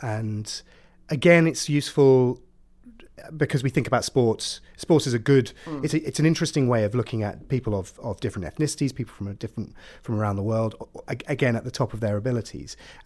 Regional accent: Ipswich, East of England, United Kingdom; When they say to me, go back to where you came from, I'm from Suffolk, right? I mean, like, I do go back to Ipswich sometimes.

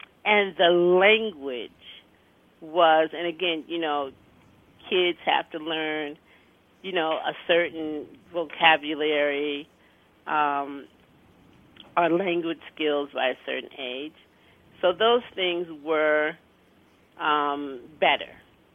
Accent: New Haven, Connecticut, United States; So I was born in 1961. And growing up out Brookside really amplified it takes a village to raise a child.

